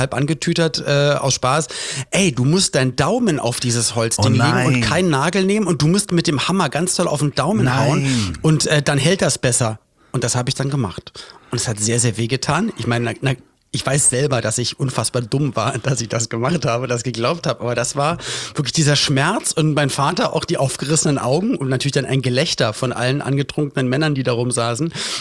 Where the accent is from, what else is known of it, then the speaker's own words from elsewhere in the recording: Berlin, Germany; gab es alte Berliner Tradition oder Spandauer Tradition, wo ich herkomme